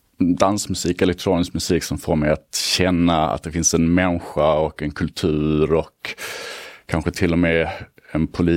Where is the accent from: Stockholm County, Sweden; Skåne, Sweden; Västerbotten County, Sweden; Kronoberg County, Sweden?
Skåne, Sweden; Malmö; I Malmö, på Mellanheden.